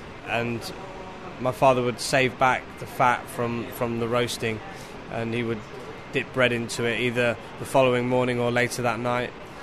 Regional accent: Nottingham, East Midlands, United Kingdom; I grew up in Nottingham, which is a very working class area and town.

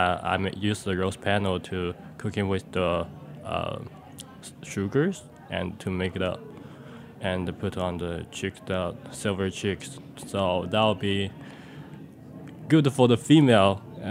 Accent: Kunming, Yunnan, China; born there; English is a second language; In Yunnan, my hometown is, I was born in Kunming, and the city have the non-name is called the Spring City because of the weather and the location. There is a three mountain around the city and one face to the lakes.

